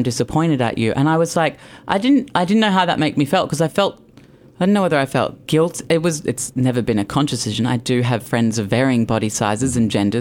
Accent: West Hollywood, California, United States; I mean, I come from West Hollywood, where boys look pretty but may not have that much depth.

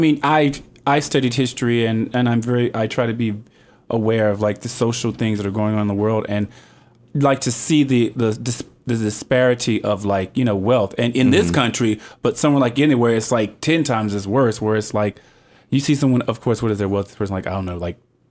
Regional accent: North Carolina, United States; I didn't really have anyone as a gay male growing up in North Carolina to talk to about these things.

